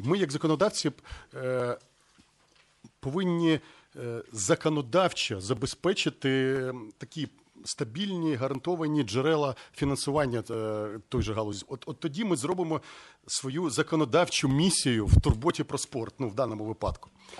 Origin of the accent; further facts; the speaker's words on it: Cherkasy, Cherkasy Oblast, Ukraine; в моїх рідних Черкасах